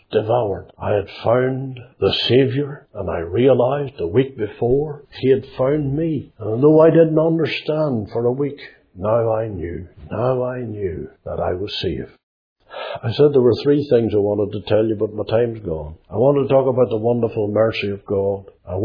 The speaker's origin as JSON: {"language": "English", "region": "Northern Ireland", "country": "United Kingdom", "said": "Because I was from Fermanagh, and Joe was a country man"}